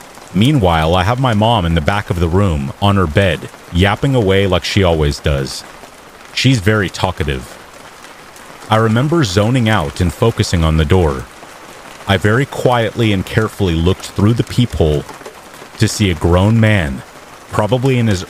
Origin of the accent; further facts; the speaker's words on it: California, United States; I grew up in Northern California, and since I was a kid, me and my family always visited Tahoe.